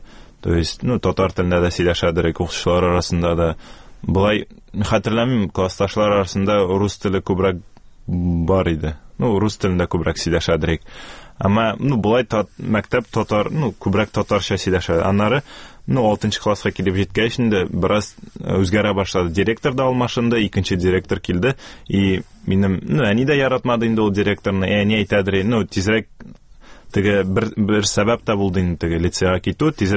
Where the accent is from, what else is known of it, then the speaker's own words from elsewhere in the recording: Kazan, Tatarstan, Russia; Казанда тудым, аннары шу Дербышки дәрәшләр бистәсендә инде булайын татарча шулай дип әйттеләр. Шунда туып үстем.